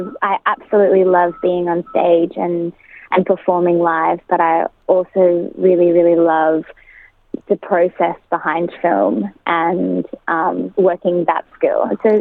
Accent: Brisbane, Queensland, Australia; and Brisbane, Queensland, is my home state.

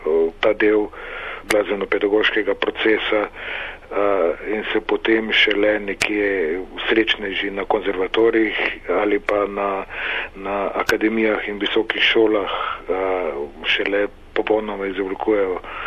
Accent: Maribor, Drava, Slovenia; moved away as an adult; now in Ljubljana, Slovenia; Prihajam iz Maribora, kjer sem preživel lepo otroštvo in mladost, potem sem pa po študiju v Zagrebu dobil tako rekoč takoj službo v Ljubljani na glasbeni šoli in od takrat, se pravi od leta 1989, živim v Ljubljani.

